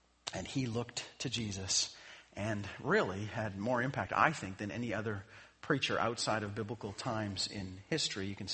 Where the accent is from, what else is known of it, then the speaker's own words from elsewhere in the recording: Calgary, Alberta, Canada; as a Canadian who grew up in Calgary and then spent time up north in Houston